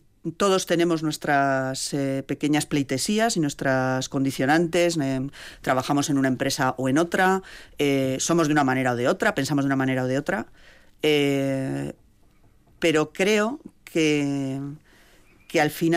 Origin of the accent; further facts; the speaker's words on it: Estella, Navarre, Spain; also born or lived in Valencia / Barcelona; now in Vitoria, Spain; yo soy navarra. Llevo ya muchos años aquí en Vitoria, pero bueno, soy navarra, nací en Estilla, aunque he vivido en muchos sitios. Y justo cuando nací, mi padre estaba trabajando en Valencia. Así que yo viví un añito, mi primera infancia la viví en Valencia y luego he vivido en Barcelona también 5 años.